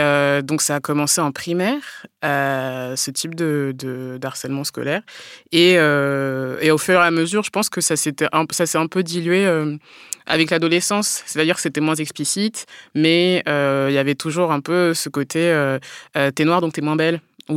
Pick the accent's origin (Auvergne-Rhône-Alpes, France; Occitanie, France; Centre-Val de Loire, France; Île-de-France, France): Centre-Val de Loire, France; Orléans; born there; Bah, je suis née à Orléans, donc j'aimerais bien, mais je me sens pas concernée.